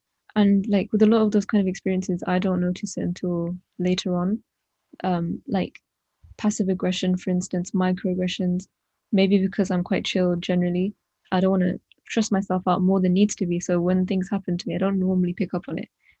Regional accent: London, United Kingdom; So I'm from East London, which is relatively multicultural.

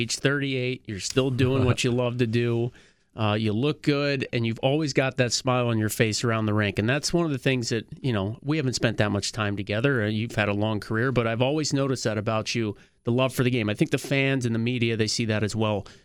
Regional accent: Pennsylvania, United States; And I was growing up outside of Philly.

